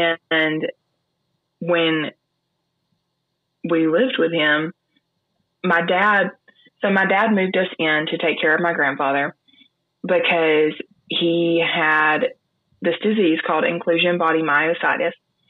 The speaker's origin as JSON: {"language": "English", "region": "Alabama", "country": "United States", "tie": "born or raised there", "said": "So growing up, I lived in northeastern Alabama."}